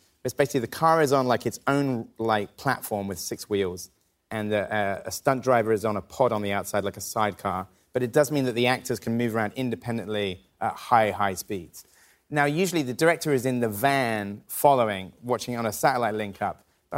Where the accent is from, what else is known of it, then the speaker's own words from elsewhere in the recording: England, United Kingdom; And also as an English person, I'm not really ready for, like, the Georgia weather.